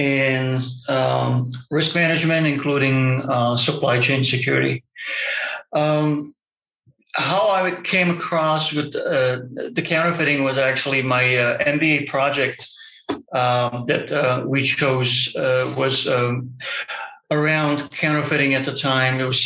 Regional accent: Slovakia; now in Singapore; I'm Canadian. I was born and raised actually in Europe and Slovakia. Currently living in Singapore.

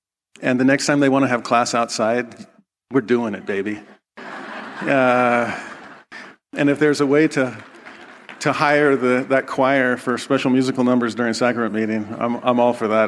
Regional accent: California, United States; there was an earthquake 10 minutes away from my hometown in Southern California.

